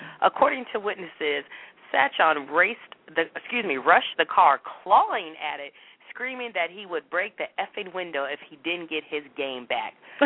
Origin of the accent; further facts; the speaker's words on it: Seattle, Washington, United States; But I'm from Seattle.